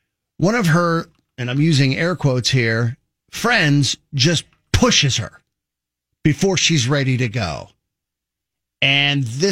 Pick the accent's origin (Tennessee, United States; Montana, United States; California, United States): California, United States; I know when I grew up in Southern California, several places over bays and stuff, we used to jump off of them and swim to shore